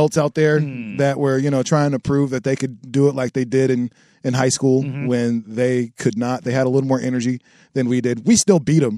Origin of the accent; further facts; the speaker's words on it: Portland, Oregon, United States; I'm from Portland, so I'm from the PIL.